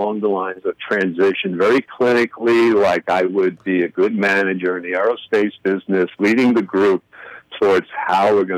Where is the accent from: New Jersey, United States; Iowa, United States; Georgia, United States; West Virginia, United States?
West Virginia, United States; Fairmont; And here in West Virginia, I'm from Fairmont, West Virginia.